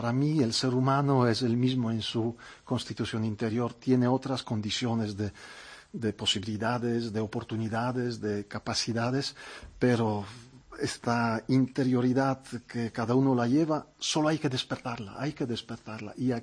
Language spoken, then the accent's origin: Spanish; Kraków, Lesser Poland, Poland; Spanish is a second language; De Cracovia.